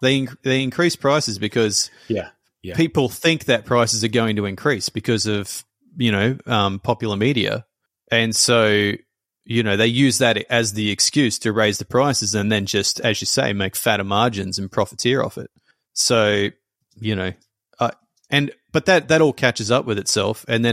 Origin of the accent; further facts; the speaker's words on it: Australia; as an Australian